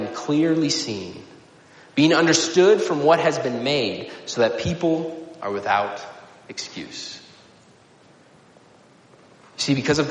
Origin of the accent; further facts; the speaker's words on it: United States; And they took me to visit, and as an American, I was kind of a novelty